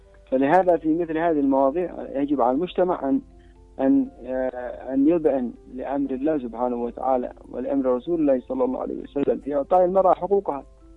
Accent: Yemen; في بعض المناطق يعني مثلا عندنا في اليمن مقارنة ببلاد العالم الآخر هناك يعني تكريم للمرأة

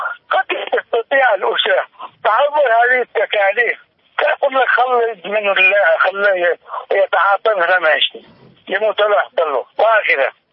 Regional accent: Yemen; في بلدنا اليمن

